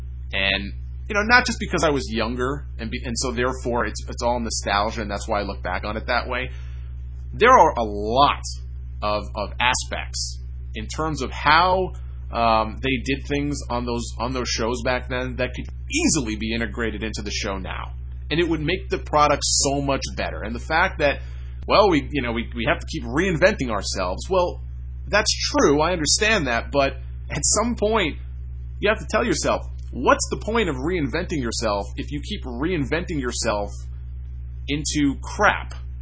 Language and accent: English; Northeast, United States; you know, I grew up in the Northeast.